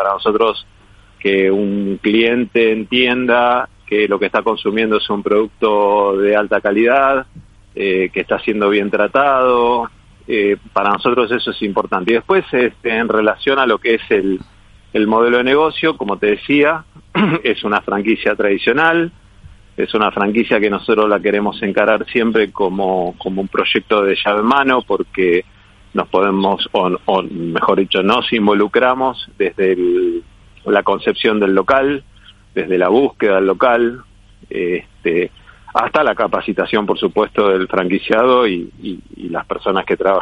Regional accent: Rosario, Santa Fe, Argentina; now in Madrid, Spain; argentinos, somos una familia argentina con una tradición gastronómica de muchísimos años. Somos de la ciudad de Rosario y hace ya 4 años decidimos venirnos, ya a instalarme con mi familia aquí en Madrid

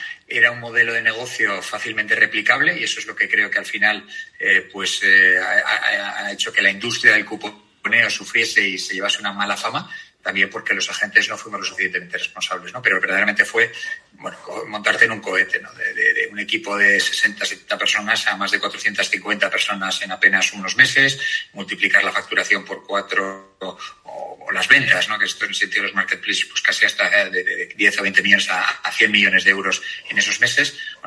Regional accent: Spain; also born or lived in United States; yo soy español de nacimiento, pero americano por formación. Hice la carrera en Estados Unidos y trabajé algunos años allí, aproximadamente, pues llegué a los 20, a los 30, desde los 18 a los 28 lo pasé allí.

